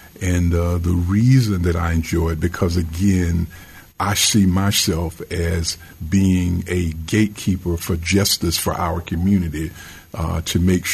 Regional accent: Midville, Georgia, United States; I grew up in South Georgia in a little place called Midville

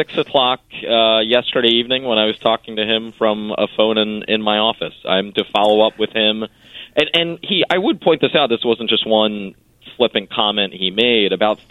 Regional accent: Philadelphia, Pennsylvania, United States; And I expressed to him that as a Philadelphian, one of the things that I'm most proud about is the beauty of 30th Street Station.

